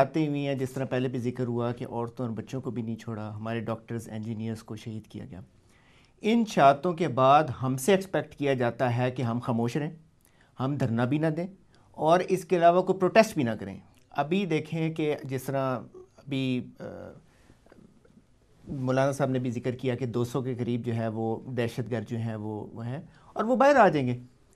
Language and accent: Urdu; Punjab, Pakistan; now in Karachi, Pakistan; میں خود پنجاب سے ہوں